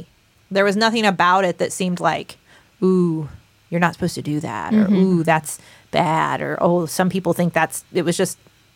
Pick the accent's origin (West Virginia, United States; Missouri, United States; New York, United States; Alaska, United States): West Virginia, United States; even though we grew up here in West Virginia, where, like, things aren't the most progressive.